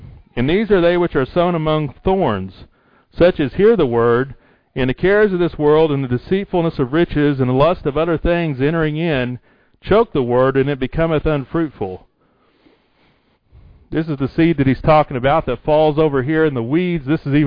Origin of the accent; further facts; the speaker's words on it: Indiana, United States; I know where I grew up in Indiana, you usually had to have a jackhammer if you wanted to have a garden